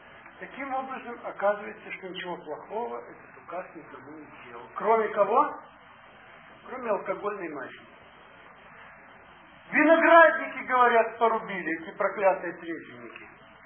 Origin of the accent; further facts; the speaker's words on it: Siberia, Russia; Вам-то не объяснили, мы же здесь сибиряки, мы не знаем, что есть технические сорта винные